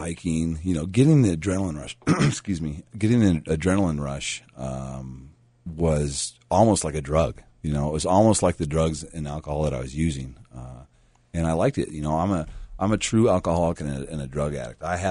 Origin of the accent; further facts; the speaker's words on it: Seattle, Washington, United States; moved away; I missed home a lot because that's, you know, I'm from Seattle. I was born and raised there. I got out and I started exploring Colorado.